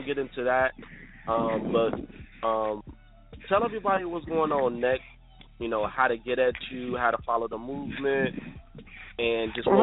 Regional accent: Chicago, Illinois, United States; Actually, it was more reminiscent of like my hometown, Chicago.

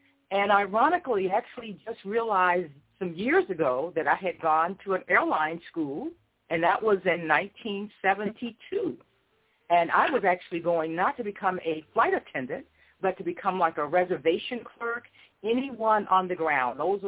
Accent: Indianola, Mississippi, United States; I was born in Indianola, Mississippi, and it is the hometown of … He is actually buried there.

